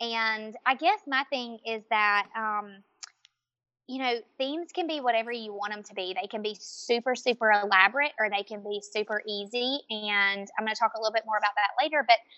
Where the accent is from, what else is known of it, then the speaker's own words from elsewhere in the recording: Georgia, United States; also born or lived in Florida; when I relocated from Florida back to my hometown in South Georgia, I went to work at our local hospital for about a year